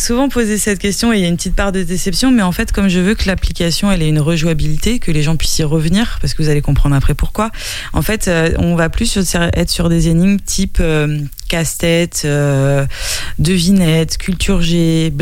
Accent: Nantes, Pays de la Loire, France; now in Angers, France; moi je ne suis pas angevine d'origine, je suis nantaise d'origine, mais ça fait 10 ans que je suis installée là.

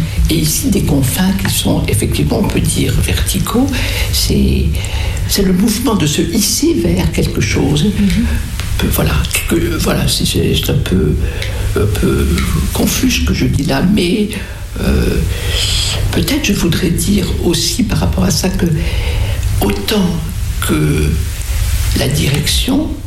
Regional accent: Morocco; Mon enfance au Maroc n'était pas près des palmiers, c'était plutôt les mimosas et les eucalyptus, voire les chênes verts.

